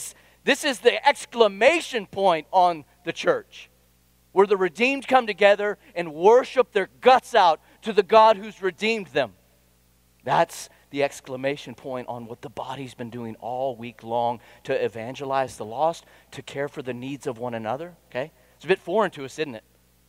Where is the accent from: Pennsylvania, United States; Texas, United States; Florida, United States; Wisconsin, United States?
Texas, United States; Okay, so, I'm from Texas.